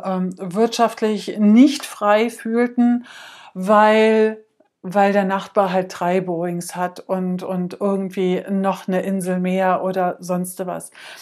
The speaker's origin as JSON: {"language": "German", "town": "Brandenburg an der Havel", "region": "Brandenburg", "country": "Germany", "tie": "born or raised there", "said": "Also ich komme aus der Stadt Brandenburg oder ich bin in der Stadt Brandenburg aufgewachsen."}